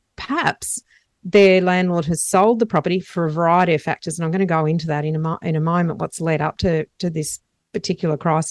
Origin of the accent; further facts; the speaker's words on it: Lismore, New South Wales, Australia; And look, Lismore is my hometown. That's where I grew up and went to school.